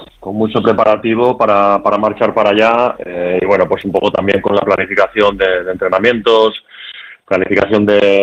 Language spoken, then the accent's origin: Spanish; Valencian Community, Spain; ha sido un año difícil para mi pueblo y otros muchos pueblos de Valencia